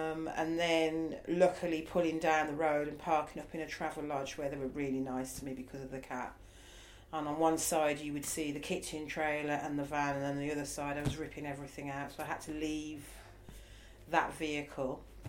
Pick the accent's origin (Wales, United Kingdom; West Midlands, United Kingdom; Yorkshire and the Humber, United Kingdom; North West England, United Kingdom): West Midlands, United Kingdom; Birmingham; because I come from Birmingham.